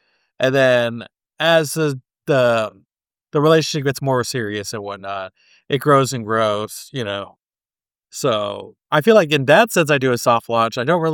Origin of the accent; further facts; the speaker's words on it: California, United States; I am from California, but I feel like I'm a Texan.